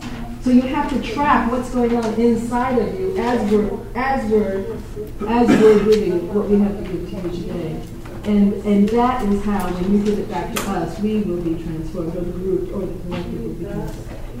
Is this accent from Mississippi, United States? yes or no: no; California, United States; also born or lived in New Mexico; I'm here from California, by way of New Mexico.